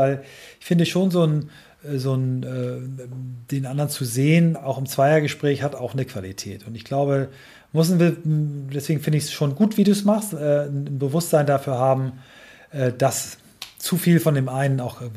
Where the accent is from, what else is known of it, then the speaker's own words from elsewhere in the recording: Kiel, Schleswig-Holstein, Germany; aus meiner Heimatstadt Kiel